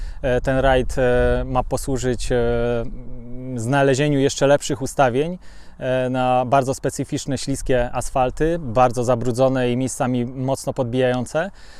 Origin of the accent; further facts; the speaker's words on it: Ustroń, Silesian Voivodeship, Poland; z Ustronia, z mojego rodzinnego miasta. Tu się wychowałem na osiedlu Manhattan.